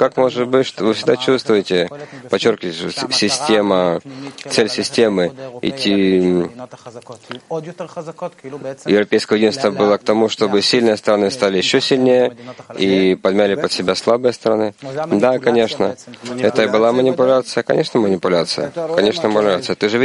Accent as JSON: {"language": "Russian", "country": "Lithuania", "moved": "yes", "lives_now": "Israel", "said": "Я сам из Литвы приехал в Израиль 40 с чем-то лет тому назад."}